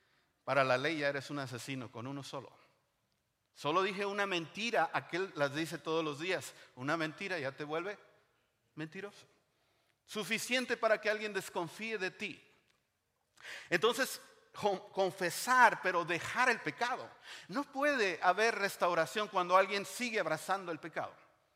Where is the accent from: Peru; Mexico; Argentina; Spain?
Mexico; Monterrey, Nuevo León; Porque yo soy de Monterrey. Las arracheras, la carne asada, eso era mi vida.